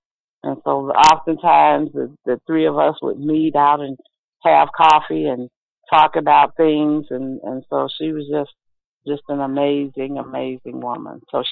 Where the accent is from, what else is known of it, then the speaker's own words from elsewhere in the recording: Kansas City, Missouri, United States; she was born February 11th, 1916, in Kansas City, Missouri, my hometown.